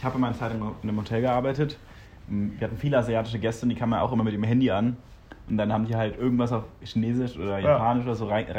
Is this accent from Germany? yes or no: yes; Germany; Aber als Europäer oder also als Deutscher kannst du den Unterschied nicht hören und nicht sprechen.